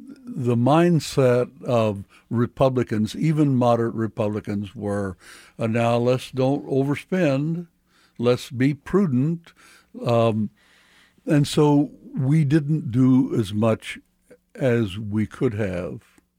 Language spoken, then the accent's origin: English; Mission, Kansas, United States; I was born in Kansas City, Kansas, mm-hmm. but my parents moved me as an infant to Mission, Kansas.